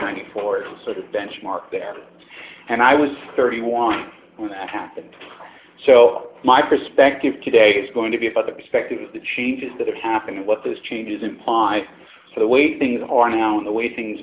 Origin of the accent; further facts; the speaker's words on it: United States; And of course, it happened in the United States where, being an American, I can tell you we love weapons.